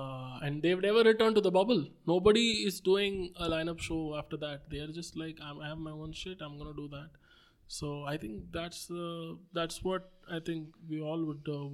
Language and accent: English; Chennai, Tamil Nadu, India; Like, at the end of the day, I'm a guy from Chennai.